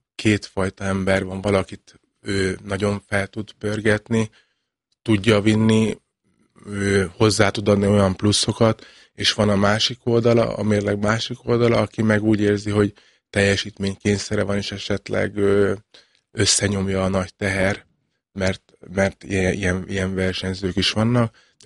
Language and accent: Hungarian; Hungary; de nem csak azért, mert magyar vagyok